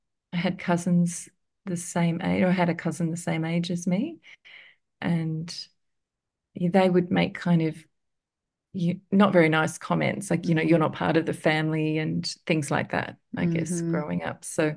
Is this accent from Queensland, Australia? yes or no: yes; Queensland, Australia; born there; So I was born in Queensland, which is not going to be overly familiar to you, but which is where I live now, actually, in the same town.